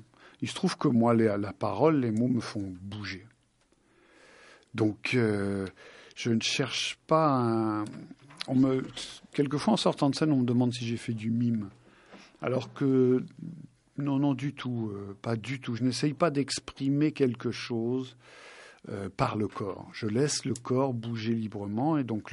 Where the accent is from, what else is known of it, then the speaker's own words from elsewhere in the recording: Paris, Île-de-France, France; Ouais, je suis parisien, pur jus. Hein.